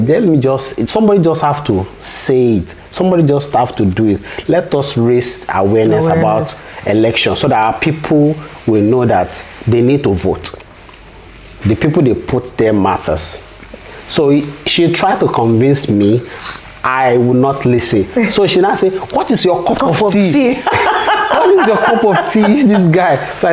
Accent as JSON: {"language": "English", "country": "Nigeria", "said": "Our citizenship as a Nigerian is bastardized, but we still have to remind the politicians that we are citizens"}